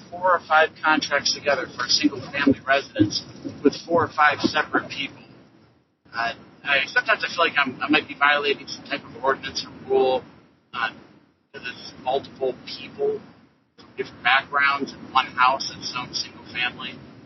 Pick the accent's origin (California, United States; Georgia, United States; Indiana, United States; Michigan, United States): Michigan, United States; Downriver; I'm from Down River, Michigan.